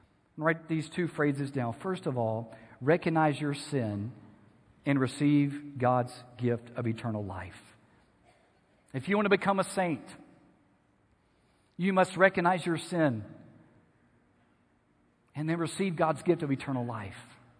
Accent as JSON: {"language": "English", "region": "Louisiana", "country": "United States", "tie": "born or raised there", "said": "You can probably guess, since I grew up in Louisiana, we had one prominent college football team."}